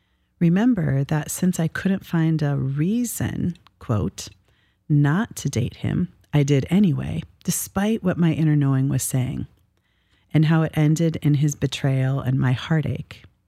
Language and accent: English; Minnesota, United States; I grew up in Minnesota, and although in my adult life I have a great appreciation for what a progressive and beautiful place Minnesota is, I hated, and I mean I always hated, the Minnesota winters.